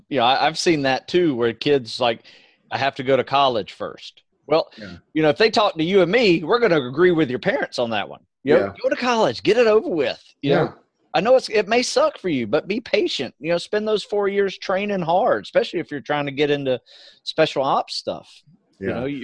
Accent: Florida, United States; I grew up in Florida.

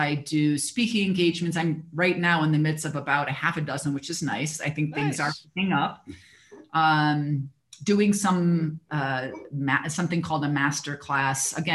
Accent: Midwest, United States; I was raised in the Midwest and I think my family values

